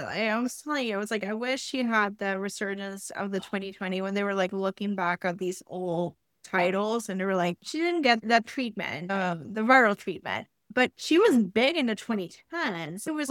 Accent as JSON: {"language": "English", "country": "Puerto Rico", "tie": "born or raised there", "said": "Well, I grew up in Puerto Rico."}